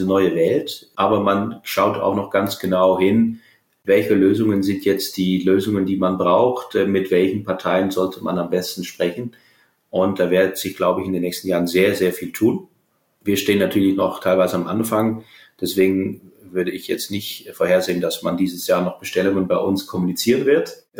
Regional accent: Groningen, Netherlands; In meiner Heimat, in den Niederlanden, in Groningen

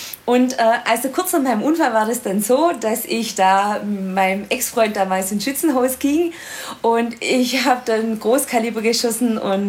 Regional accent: Baden-Württemberg, Germany; im Sportkreis Ostalb, also meiner alten Heimat im Schwäbischen in der Nähe von Stuttgart.

